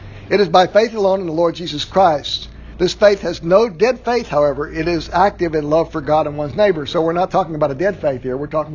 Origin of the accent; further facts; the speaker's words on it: Southwest, United States; we grew up in the Southwest. There are a lot of missions in the Southwest that reached out to Indian populations